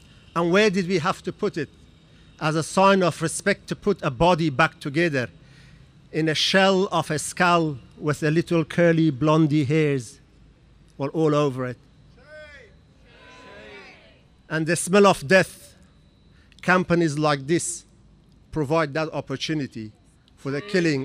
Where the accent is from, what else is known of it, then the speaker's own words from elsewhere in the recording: Afghanistan; I come from Afghanistan.